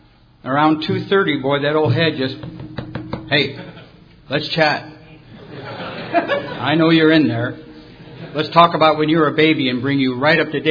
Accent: California, United States; also born or lived in Detroit; And I was born in Detroit and come out to California when I was about 3 or 4 years old.

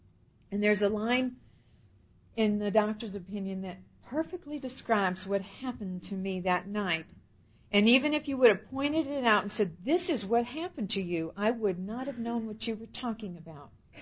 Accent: Midwest, United States; I was raised in the Midwest and is about a middle America apple pie environment as you can get.

